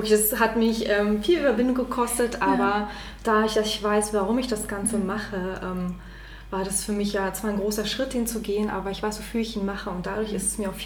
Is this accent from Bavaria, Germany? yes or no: no; Berlin, Germany; ich komme aus Berlin